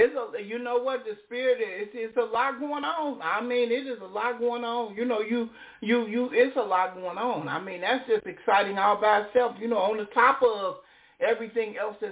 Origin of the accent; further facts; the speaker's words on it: Israel; That's true. I'm from Israel. That is so very true.